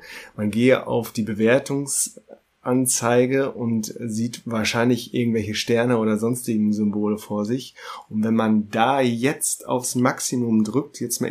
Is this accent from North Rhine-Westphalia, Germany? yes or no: yes; Münster, North Rhine-Westphalia, Germany; ich bin als Münsteraner fahrradaffin.